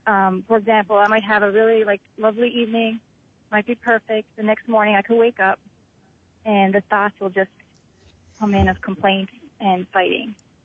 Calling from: New York City, New York, United States; I'm calling from New York City.

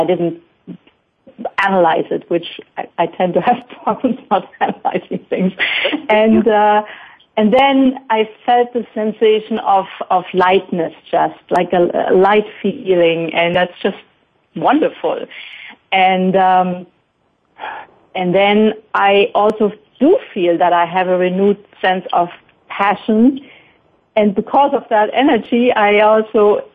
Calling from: North Rhine-Westphalia, Germany; I'm calling from a small town close to Cologne.

